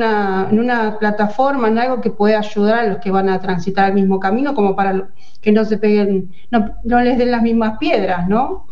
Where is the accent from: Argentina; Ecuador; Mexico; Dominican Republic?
Argentina; moved away; Nosotros, bueno, emigramos hace 7 años de Argentina y bueno, fue difícil como para cualquiera que se va de su país, ¿no?